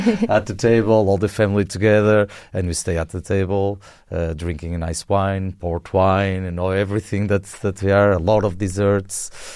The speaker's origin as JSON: {"language": "English", "town": "Porto", "region": "Porto District", "country": "Portugal", "second_language": "English", "said": "And I'm actually local from Porto."}